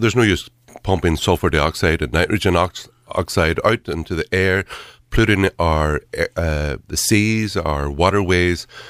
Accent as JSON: {"language": "English", "town": "Derry", "region": "Northern Ireland", "country": "United Kingdom", "tie": "born or raised there", "said": "when I was a kid growing up in Derry"}